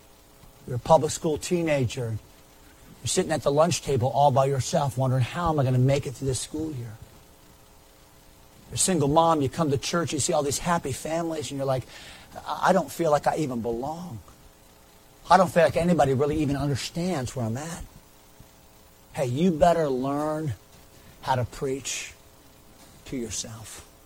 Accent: Connecticut, United States; I went back to Connecticut. I'm from Connecticut. I went back to Connecticut to start a church.

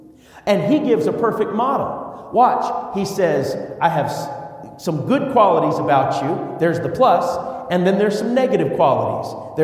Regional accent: Minnesota, United States; I am the youngest of five children, and we grew up together in Minnesota

